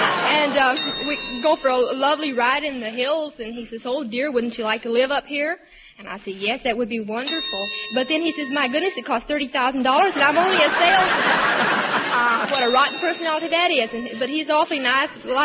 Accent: Tyler, Texas, United States; Tyler, Texas.

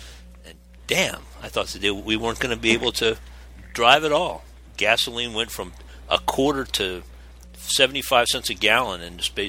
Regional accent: Florida, United States; And I grew up in South Florida

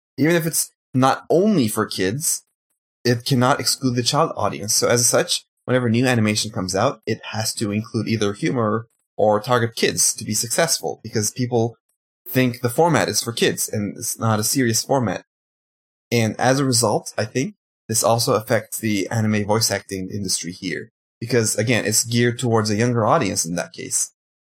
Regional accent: Turkey; obviously I grew up in Turkey, and I had to watch material that is not in the language of the country I live in, right?

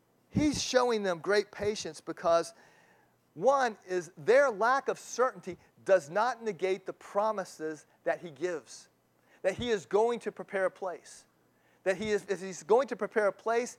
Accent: Virginia Beach, Virginia, United States; Well, I grew up in Virginia Beach, and so there are a lot of sailors.

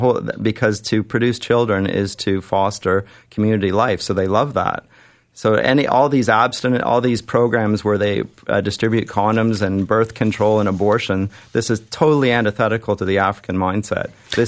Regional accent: Canada; I would like to think that I'm a Canadian

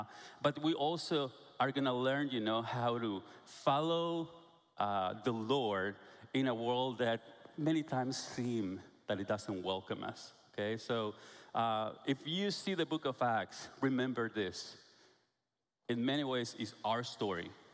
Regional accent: Guatemala; I'm from Guatemala, okay? You probably figure out that I'm not from Texas already.

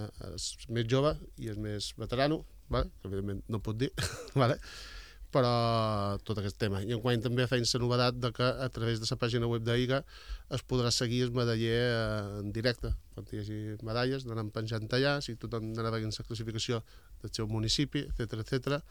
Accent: Menorca, Balearic Islands, Spain; aquí som tots menorquins els que participam

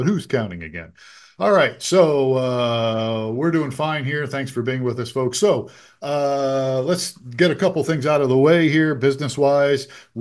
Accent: Youngstown, Ohio, United States; I grew up in Youngstown, Ohio, so I followed the Indians, well, the Guardians now

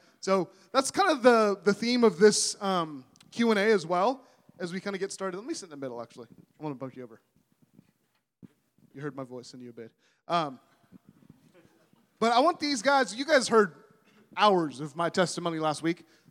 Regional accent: San Francisco, California, United States; So I grew up in San Francisco

